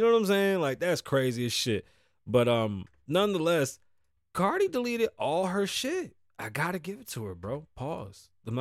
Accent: New York, United States; now in Las Vegas, United States; I'm an outsider here. I live here now. I'm from New York, so I technically left.

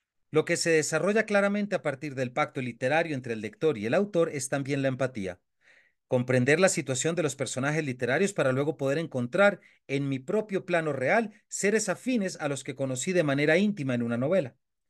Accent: Colombia; mitigar los efectos que como colombianos sentimos luego de décadas de conflicto armado

